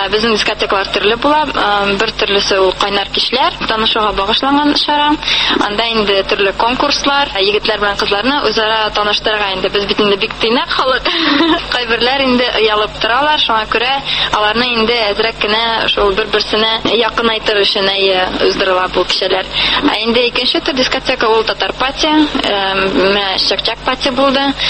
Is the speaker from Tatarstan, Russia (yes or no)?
yes; Nizhnekamsk, Tatarstan, Russia; now in Ulyanovsk Oblast, Russia; Үзем мин Татарстаннан, Түбән Кама шәһәреннән, шунда туып үстем. Монда инде 4 ел элек килдем, укырга.